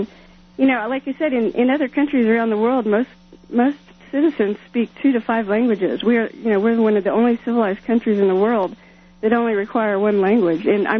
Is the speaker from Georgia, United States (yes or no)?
no; New Mexico, United States; And I'm from New Mexico. I grew up close to the border. So I've really not known any other, you know, culture or lifestyle except for the Hispanic and Mexican culture.